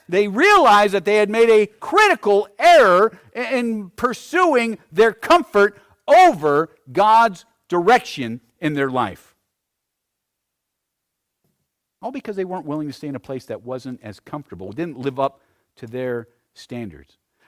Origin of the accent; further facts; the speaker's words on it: United States; I think we as Americans, I know I, as an American, I really value my comfort.